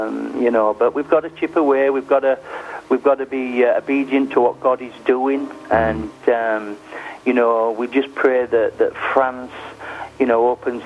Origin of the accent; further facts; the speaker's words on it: Yorkshire and the Humber, United Kingdom; I'm a Yorkshireman, I'm an ordinary guy.